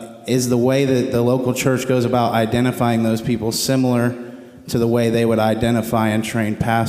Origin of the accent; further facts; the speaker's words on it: Athens, Georgia, United States; I'm from Athens, Georgia. I'm a lay evangelist at Cleveland Road Baptist Church.